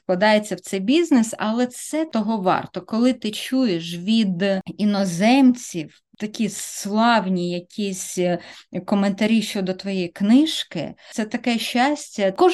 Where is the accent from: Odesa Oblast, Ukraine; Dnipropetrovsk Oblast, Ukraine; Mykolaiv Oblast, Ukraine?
Dnipropetrovsk Oblast, Ukraine; Kryvyi Rih; Я народилася, виросла в Кривому Розі. Це російськомовне місто. Але я виросла в родині, де Україна, українська історія – це було щось таке священне.